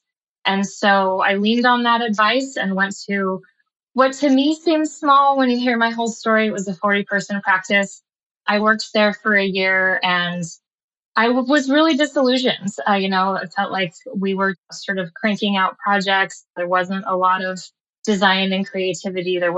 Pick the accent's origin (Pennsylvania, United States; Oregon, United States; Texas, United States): Oregon, United States; Eugene; I grew up in Eugene, Oregon, and the U of O has a really wonderful architecture program.